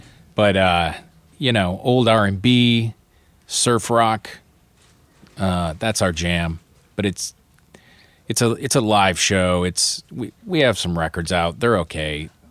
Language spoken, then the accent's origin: English; Michigan, United States; now in New Orleans, United States; Michigan.